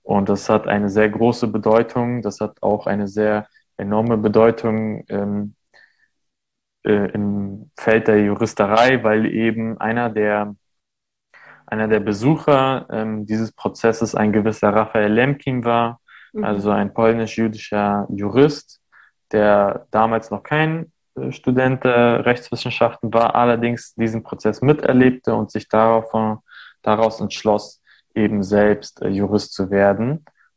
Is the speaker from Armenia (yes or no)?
yes; Armenia; now in Germany; die wir damals in Armenien gekauft